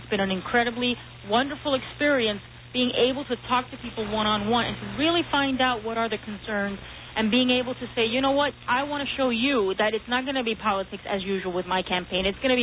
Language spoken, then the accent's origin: English; Puerto Rico; now in New York, United States; I came from Puerto Rico in 87, but I've been active since I came to the city.